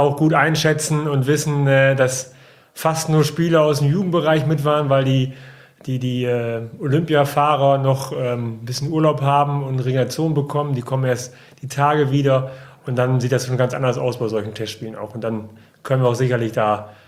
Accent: Osnabrück, Lower Saxony, Germany; Ich komme aus einer Handballerfamilie. Ich bin in Osnabrück geboren und bin da auch aufgewachsen.

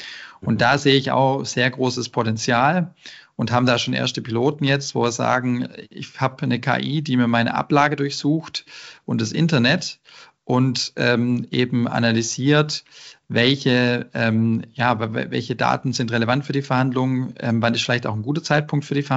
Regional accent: Baden-Württemberg, Germany; Und als Schwabe ist man da vielleicht mal zurückhaltender

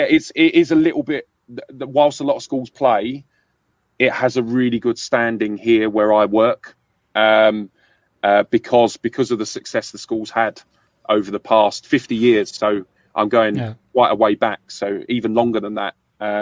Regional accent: London, United Kingdom; accent: London; Look, I grew up in London. I don't know how good you are with English accents, Andreas, but mine is a London accent. So I grew up in London.

